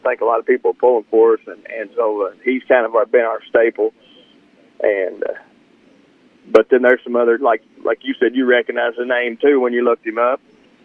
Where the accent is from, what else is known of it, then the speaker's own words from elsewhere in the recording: Owensboro, Kentucky, United States; Owensboro.